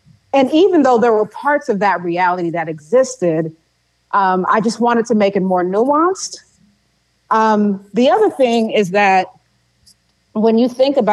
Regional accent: Haiti; particularly Haitians, was that we were

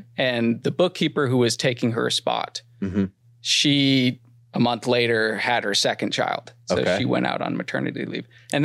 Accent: Aspen, Colorado, United States; But we're from Aspen, we're from Colorado

